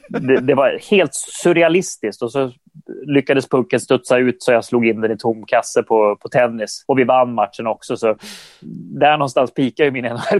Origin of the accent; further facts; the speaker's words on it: Sweden; Jag var ensam svensk i laget hela vägen fram till det